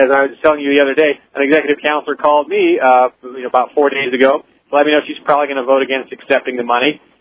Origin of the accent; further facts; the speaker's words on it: New Hampshire, United States; Well, calling from Colorado again, but … from New Hampshire.